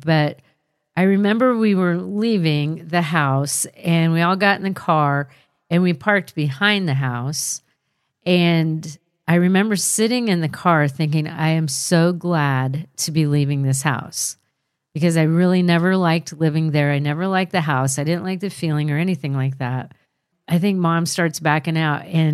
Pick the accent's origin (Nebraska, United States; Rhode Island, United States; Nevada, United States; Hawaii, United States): Nebraska, United States; Holdrege; I grew up in Nebraska in a small south central city called Holdridge.